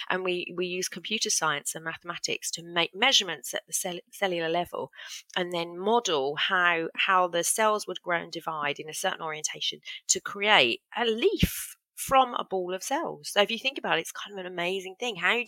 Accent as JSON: {"language": "English", "country": "United Kingdom", "said": "But we stuck it out because we're British, and we stuck it out."}